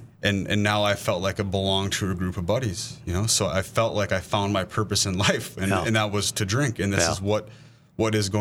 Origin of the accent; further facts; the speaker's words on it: Bismarck, North Dakota, United States; I'm from Bismarck, North Dakota.